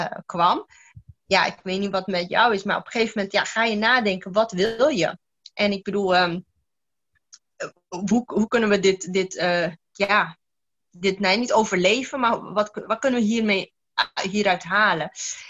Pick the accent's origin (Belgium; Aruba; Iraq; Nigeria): Aruba; Ik ben geboren en getogen op Aruba.